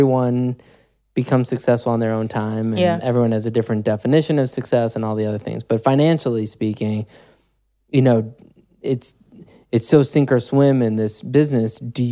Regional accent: Chicago, Illinois, United States; versus where I grew up in Chicago, where there is a clear line where north of this line is white and south of this line is black.

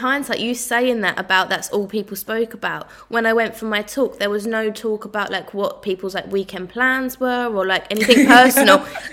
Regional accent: Southend, East of England, United Kingdom; I was like, oh my God, I'm just from Southend.

